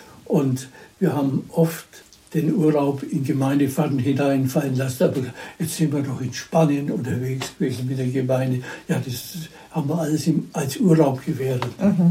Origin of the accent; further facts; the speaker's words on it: Ergersheim, Bavaria, Germany; als 15-Jähriger, wo ich herkomme, Ergesheim